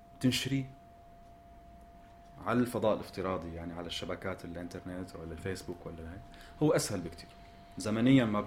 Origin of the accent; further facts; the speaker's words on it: Syria; moved away; هلأ كإنسان سوري عايش خارج المكان